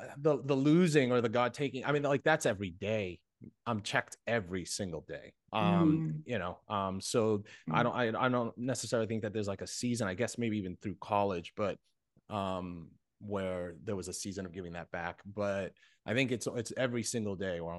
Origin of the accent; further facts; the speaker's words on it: Bayamón, Puerto Rico; I grew up in Bayamon, Puerto Rico, in a not so great place